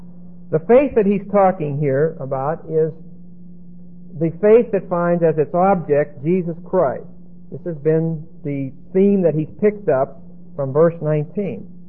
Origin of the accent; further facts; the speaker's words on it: Pennsylvania, United States; I'm from Pennsylvania, Dutch, French, Scotch, Irish family